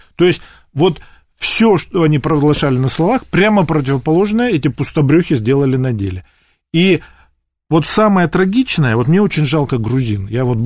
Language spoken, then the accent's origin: Russian; Tuapse, Krasnodar Krai, Russia; захватили Сочинский район, кстати говоря, мой родной город Туапсе.